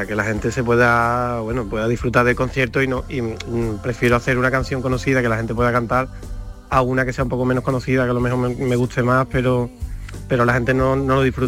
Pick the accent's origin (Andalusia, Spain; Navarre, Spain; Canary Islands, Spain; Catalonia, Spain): Andalusia, Spain; el que somos los dos de Andalucía, la edad, que somos de la misma edad